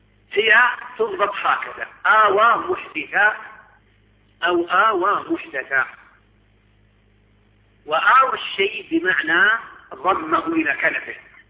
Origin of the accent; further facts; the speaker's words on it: Saudi Arabia; نحن عندنا في السعودية